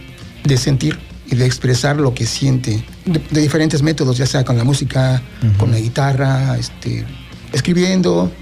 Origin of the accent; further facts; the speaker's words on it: Iztapalapa, Mexico City, Mexico; Nos hicimos muy, muy famositos en la zona de Iztapalapa, en el Distrito Federal, de donde vengo.